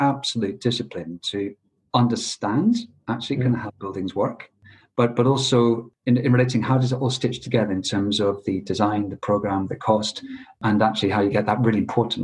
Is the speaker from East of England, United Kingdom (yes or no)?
no; Scotland, United Kingdom; Yes, I'm originally from Scotland, but I suppose I've got that kind of strange mix of my dad is from Yorkshire, like yourself, Paul.